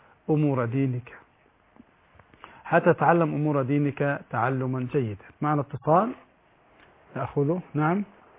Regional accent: Egypt; حتى عندنا في مصر الآن عدد النساء توليد طبيبات كثير جدا

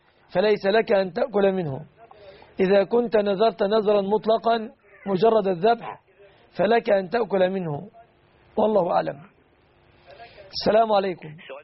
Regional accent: Egypt; في بلادنا مصر

